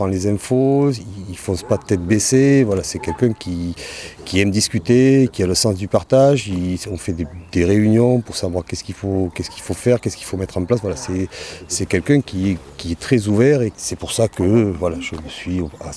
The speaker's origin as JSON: {"language": "French", "town": "Mont-de-Marsan", "region": "Nouvelle-Aquitaine", "country": "France", "tie": "born or raised there", "lives_now": "Saint-Pierre-du-Mont, France", "said": "Et je suis montois d'origine. Ouais. Donc voilà, je suis arrivé sur la commune de Saint-Pierre-du-Mont en 2009-2010."}